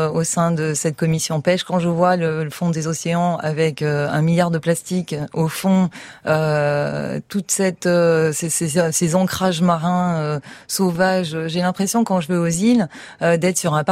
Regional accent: Villeneuve-Loubet, Provence-Alpes-Côte d'Azur, France; also born or lived in Belgium; je suis née en Belgique en 68, puisque j'ai 50 ans, et j'habite sur Villeneuve-Loubet depuis 1972, donc française, résidente française depuis 1972

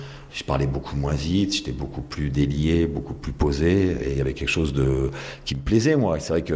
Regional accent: Hauts-de-France, France; peut-être parce que je suis picard

